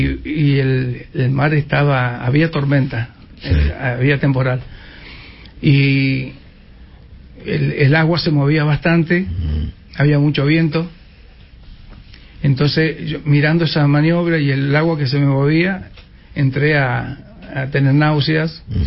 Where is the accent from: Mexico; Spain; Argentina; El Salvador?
Argentina; Y yo, como argentino, como se pueden imaginar, una emoción tremenda.